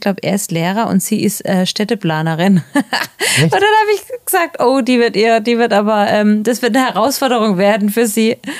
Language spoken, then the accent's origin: German; Germany; Also man beschwert sich ja gerne als Deutscher, das gehört ja schon zum deutschen Sein dazu, sich über alles zu beschweren.